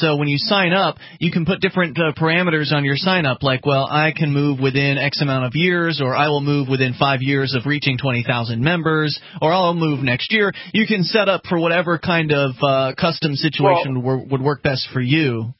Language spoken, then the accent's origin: English; Florida, United States; born there; Yeah, we're both Florida-born, and it does get cold up here, but luckily, we've got heat.